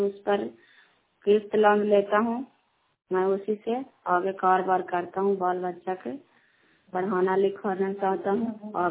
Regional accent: Fatehpur, Bihar, India; फतेहपुर के रहने वाला हूँ, जिला नालंदा, करारपसरा ब्लॉक।

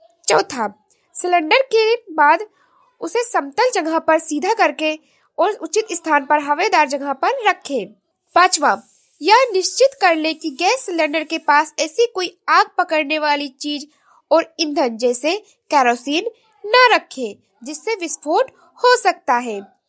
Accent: Gonda, Uttar Pradesh, India; और मैं गोंडा जिले से हूँ।

